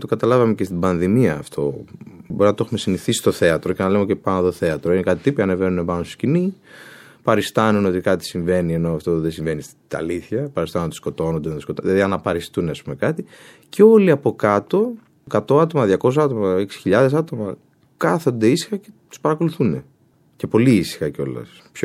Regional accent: Karditsa, Thessaly, Greece; now in Athens, Greece; όταν ήρθα στην Αθήνα, γιατί μεγάλωσα στην επαρχία, στην Καρδίτσα.

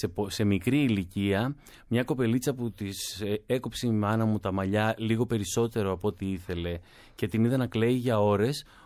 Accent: Ioannina, Epirus, Greece; now in Athens, Greece; λέω καλημέρα όπως έλεγα στο χωριό μου, στα Γιάννενα, στο κέντρο της Αθήνας.

